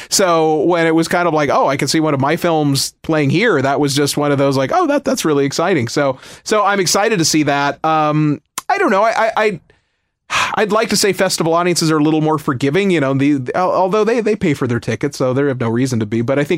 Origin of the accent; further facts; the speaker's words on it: Los Angeles, California, United States; look, I grew up in Los Angeles. My parents had a Salvadorian Mexican restaurant.